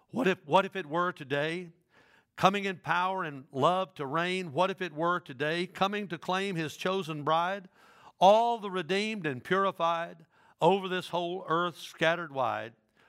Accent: Dyersburg, Tennessee, United States; when I was growing up in Dyersburg

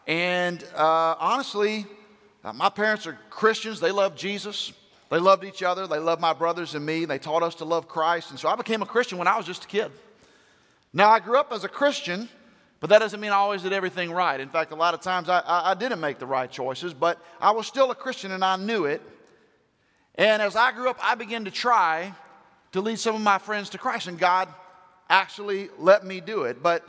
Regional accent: Bible Belt, United States; But I was raised in the Bible Belt.

